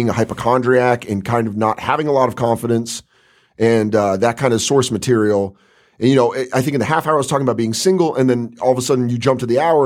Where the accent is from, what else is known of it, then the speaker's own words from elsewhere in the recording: Colorado, United States; also born or lived in Arizona; I know it's a weird thing to say, but I grew up in Colorado and then moving to Arizona, the lack of seasons was kind of, it really bugged me.